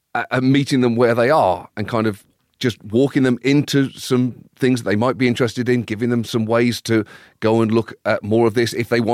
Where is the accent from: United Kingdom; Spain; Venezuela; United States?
United Kingdom; But I felt shortchanged just as a British person not having a fully developed sense of British history